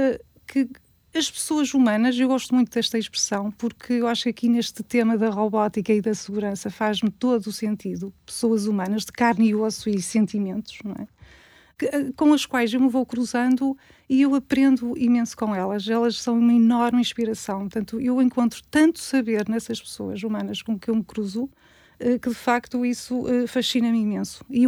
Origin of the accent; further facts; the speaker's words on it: São João da Madeira, Aveiro, Portugal; sou natural de São João da Madeira